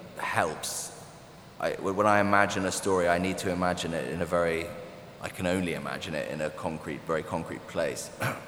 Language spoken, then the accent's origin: English; London, United Kingdom; I grew up in London. It's sort of for me, it's the sort of emotional center of the world.